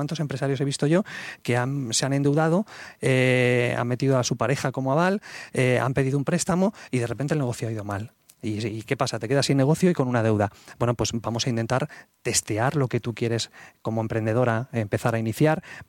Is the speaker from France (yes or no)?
yes; Paris, Île-de-France, France; yo pasé una etapa preciosa viviendo en París, donde me crié allí, estuve en el Instituto Francés, y allí pasé mucho tiempo.